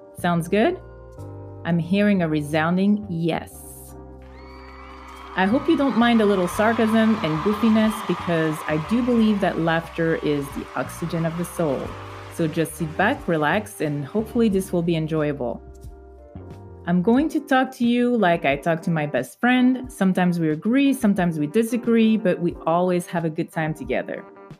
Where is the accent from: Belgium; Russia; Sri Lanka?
Belgium; moved away as an adult; also born or lived in United States; I was born and raised in Belgium with origins from the Congo, Portugal, and Angola.